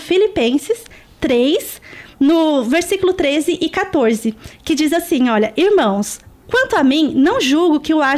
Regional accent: São Bernardo do Campo, São Paulo, Brazil; now in Jaguariúna, Brazil; Toda a minha família é de São Bernardo do Campo. Um beijo pra minha cidade natal. Hoje eu tô ali morando em Jaguariúna

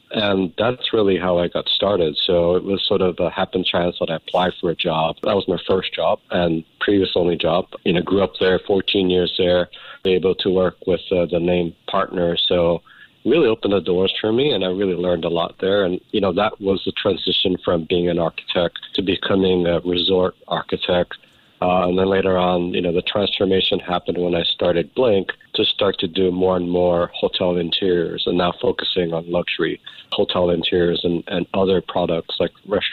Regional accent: Hawaii, United States; now in Bangkok, Thailand; I'm originally from Hawaii, moved out to Asia.

